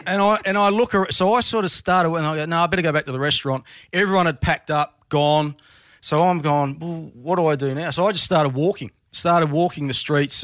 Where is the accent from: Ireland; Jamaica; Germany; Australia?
Australia; excuse me, I'm from Australia, can you help me out?